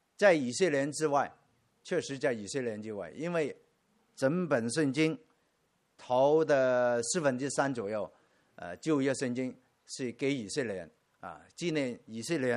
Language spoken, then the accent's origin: Chinese; China; 我们从国内来的同胞都明白这一点，我从小虽然不是从小信耶稣，但是我从小是有神论的，我父母是拜偶像